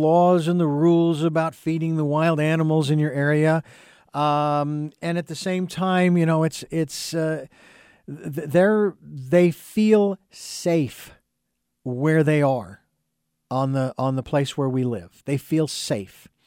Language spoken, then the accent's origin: English; Phoenix, Arizona, United States; And, again, I grew up in Phoenix.